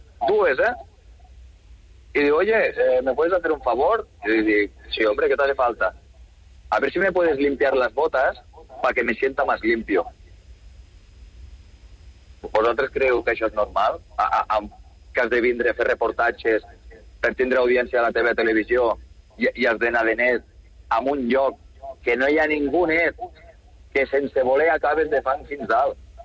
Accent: Bell-lloc d'Urgell, Catalonia, Spain; soc de Belllloc d'Urgell, vinc a Sant Andreu de Llavaneres

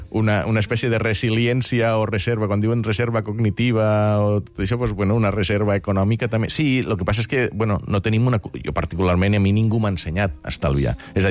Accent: Catalonia, Spain; jo soc de les Terres de l'Ebre. Allí no fa falta tants de diners per a viure bé a les zones, diguem-ne, més rurals o fora de la ciutat

